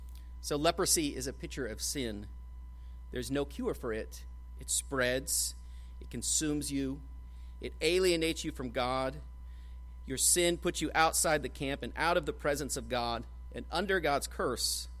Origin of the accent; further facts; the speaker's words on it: Greenfield, Illinois, United States; now in Cambodia; I grew up in Illinois, in Greenfield, Illinois, of a town of about 1,100 people, and now I work in a village of about 1,100 people.